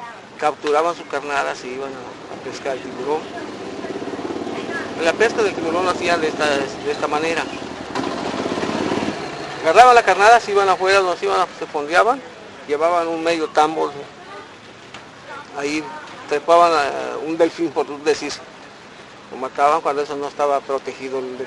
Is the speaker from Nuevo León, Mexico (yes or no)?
no; El Cuyo, Yucatán, Mexico; moved away as an adult; now in Quintana Roo, Mexico; yo no soy de aquí. Yo soy de aquí, del Cuyo, Yucatán. A los 19 años, 20 años, vine a vivir aquí, a Quintana Roo. Y aquí me quedé, en esta área de aquí, más allá adelante, que me compré un terreno, hice mi casa.